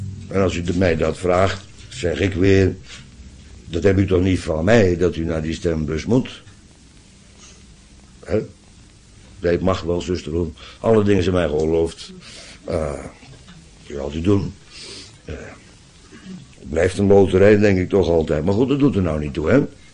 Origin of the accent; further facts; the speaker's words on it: Netherlands; En vanzelfsprekend zijn wij Nederlanders daartegen in opstand gekomen. En hebben er 80 jaar voor gevochten. Tegen de Spanjaarden.